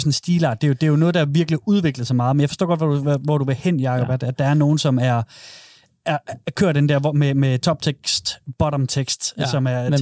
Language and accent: Danish; Horsens, Central Denmark Region, Denmark; Vi er oprindeligt fra Horsens.